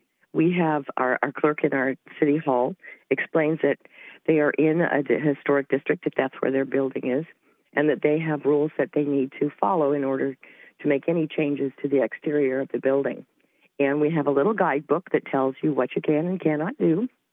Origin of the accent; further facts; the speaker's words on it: Salinas, California, United States; now in Oakland, United States; Salinas, California. I'm a California transplant